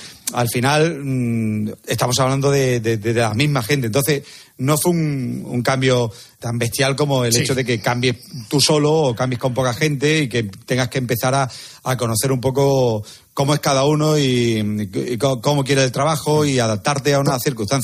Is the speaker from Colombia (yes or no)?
no; El Viso, Andalusia, Spain; Hacemos una comida en diciembre aquí en El Viso, en mi pueblo, en la que hacemos una ruta que es absolutamente espectacular.